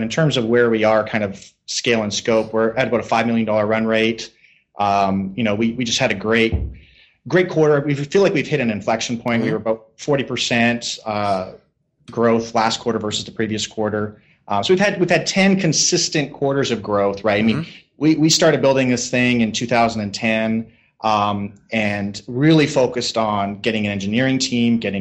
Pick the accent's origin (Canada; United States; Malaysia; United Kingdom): Canada; I'm Canadian.